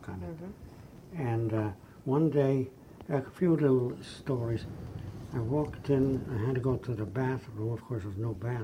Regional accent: Vasilishok, Grodno Region, Belarus; now in United States; I came from Grodno Gubernia. And the name of the town is Vasilishok.

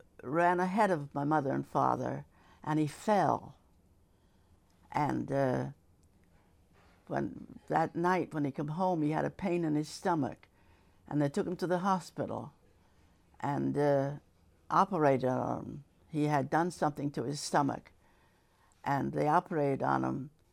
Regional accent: Scotland, United Kingdom; remember I was born in Willowbrae Road. And but I went to school in Abbey Hill.

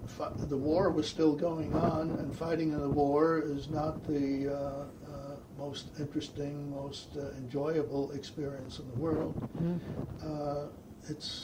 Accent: Germany; now in United States; We were officially classified and had to register as enemy aliens because we came from Germany.

